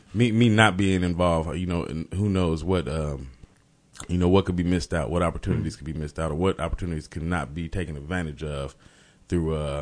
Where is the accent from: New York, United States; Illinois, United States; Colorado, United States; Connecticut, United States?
Illinois, United States; Urbana; but my family is from here in Champaign, Illinois, both sides, my mother and my father. I grew up in Urbana, Illinois. I'm from King Park.